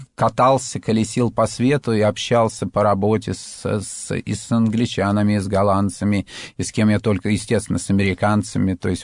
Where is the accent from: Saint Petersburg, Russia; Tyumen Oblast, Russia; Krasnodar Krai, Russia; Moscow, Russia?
Moscow, Russia; Я абсолютно городской человек, я... Вырос в Москве на Таганке